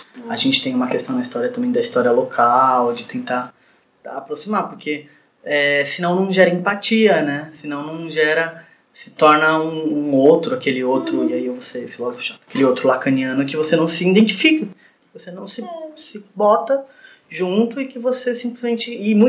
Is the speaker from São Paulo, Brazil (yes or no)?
yes; Santos, São Paulo, Brazil; sou de Santos, então...